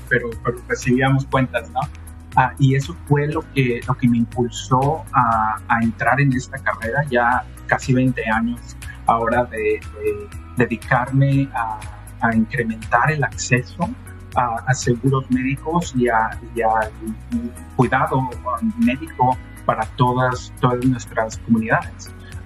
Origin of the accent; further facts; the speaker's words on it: Guadalajara, Jalisco, Mexico; born there; moved away as an adult; Yo llego a este país, soy nacido en Guadalajara, México. Llego a este país a los 18 años para ir a la universidad.